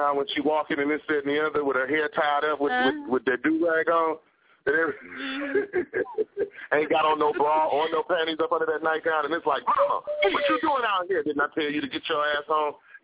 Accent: East Coast, United States; When I grew up on the East Coast, my mom gave my neighbor permission.

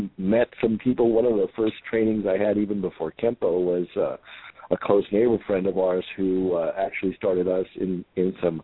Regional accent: San Diego, California, United States; also born or lived in Chino; Obviously, I was born and raised in San Diego, but we moved when I was about 10 to 12 years old to Chino, and it was a very new community. There were very few Asians there, so... As one of the few Filipinos in Chino

